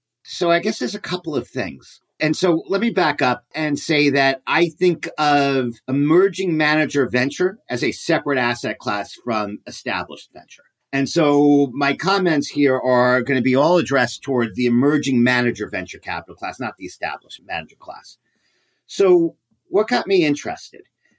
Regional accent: New York, United States; moved away as an adult; now in Berkeley, United States; Yes, I grew up in New York. I came out here to go to law school, although I live in Berkeley.

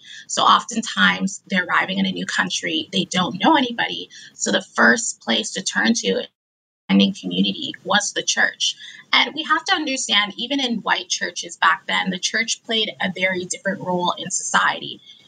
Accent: Oakville, Ontario, Canada; I have passed it so many times growing up in Oakville as a teenager.

